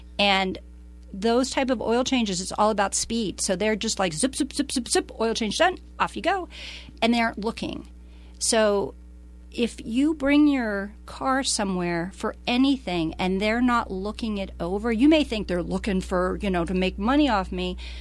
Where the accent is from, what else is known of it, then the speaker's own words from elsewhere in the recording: Ohio, United States; So I'm originally from Ohio, outside Youngstown, Cleveland, Akron, Pittsburgh, Motorhead capital of the world.